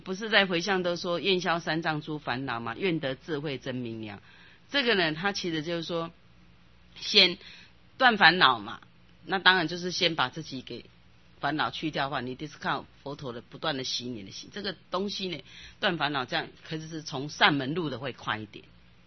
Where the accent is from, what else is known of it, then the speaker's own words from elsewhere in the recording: Taiwan; 我觉得我们台湾人真的有福报